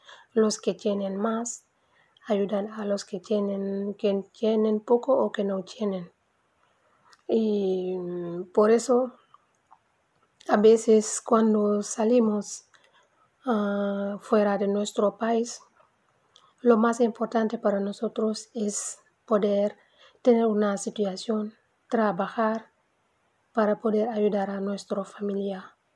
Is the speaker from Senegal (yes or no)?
yes; Senegal; Spanish is a second language; soy senegalesa.